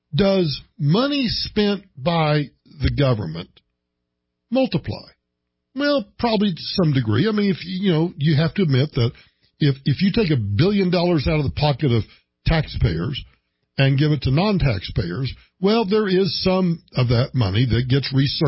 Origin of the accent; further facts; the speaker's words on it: United States; now in Colorado, United States; The distance from my hometown to where I've been living for the past 30-plus years in Denver, or in Colorado, not specifically Denver, but to the capital of Colorado, is about 268 miles.